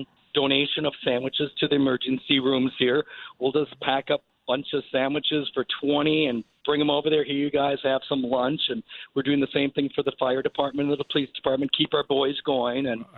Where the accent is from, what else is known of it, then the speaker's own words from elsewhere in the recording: Wisconsin, United States; So, you know, I'm from Wisconsin. We only have 6 sandwiches.